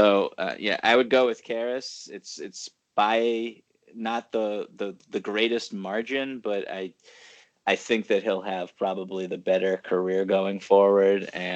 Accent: Boston, Massachusetts, United States; now in Brooklyn, United States; No, not at all. I grew up in Boston, actually. So. I grew up a Celtics fan.

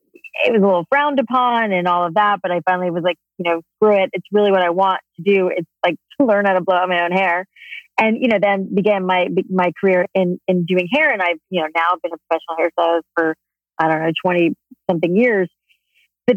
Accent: Florida, United States; and I grew up in South Florida. So it was always like humidity was always plaguing me

